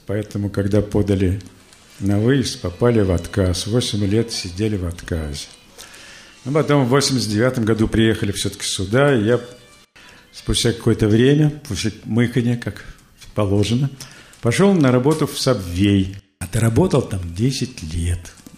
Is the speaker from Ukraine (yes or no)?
no; Moscow, Russia; moved away as an adult; Я москвич, инженер по образованию.